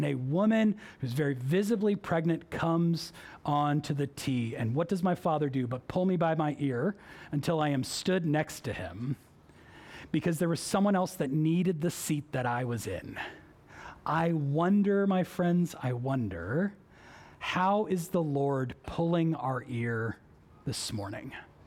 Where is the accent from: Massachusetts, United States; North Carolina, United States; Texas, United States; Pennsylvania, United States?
Massachusetts, United States; Boston; I grew up in Boston. The T is the train that takes you everywhere throughout Boston.